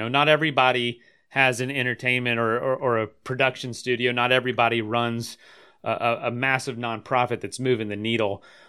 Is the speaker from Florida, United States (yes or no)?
yes; Florida, United States; I'm from Polk County, born and raised I live over in Manatee County now, but you know, Polk County. Yeah, I mean, it's the backwoods.